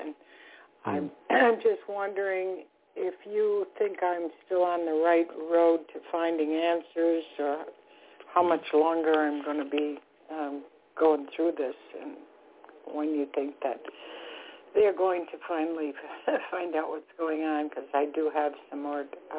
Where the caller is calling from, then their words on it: Florida, United States; I'm calling from Florida.